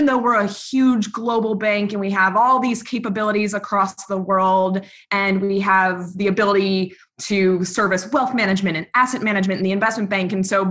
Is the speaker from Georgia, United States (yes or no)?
no; Baltimore, Maryland, United States; One is that I'm from Baltimore and you went to Hopkins.